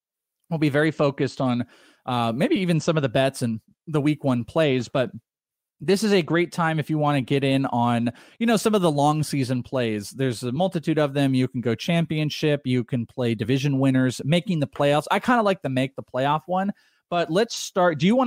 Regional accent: California, United States; I mean, technically, I'm from the Bay Area and my entire family were Giants fans, but I was the A's fan.

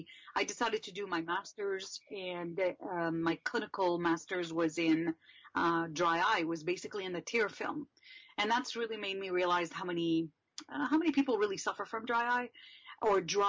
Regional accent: Montreal, Quebec, Canada; So I basically, most of my life, I've been growing up in Montreal. And so this is where I went to elementary school and high school and university. So most of my upbringing has been here in Montreal.

